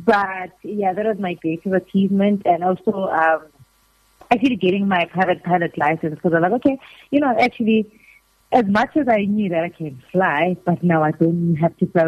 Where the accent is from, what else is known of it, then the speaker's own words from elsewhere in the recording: Carletonville, Gauteng, South Africa; I am from Gauteng. I was born and raised in a small town. It's a mining area in Carletonville.